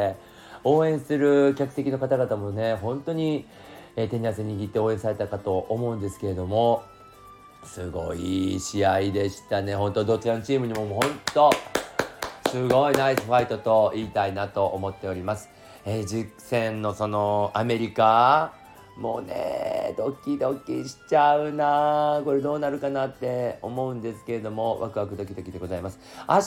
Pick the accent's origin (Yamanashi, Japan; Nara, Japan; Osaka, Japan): Osaka, Japan; Abeno; 私アベノック出身なんですけど